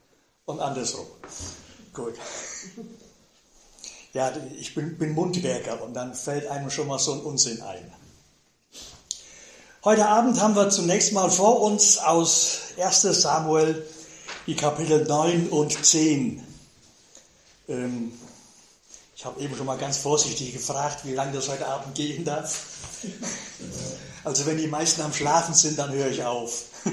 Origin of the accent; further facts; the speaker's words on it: North Rhine-Westphalia, Germany; Gebürtiger Siegerländer, von Kindheit an in den Siegerländergemeinschaften beheimatet. Ich war 13 Jahre alt, als ich in dieser Gemeinde, wo ich herkomme, zum Glauben an Jesus gefunden habe.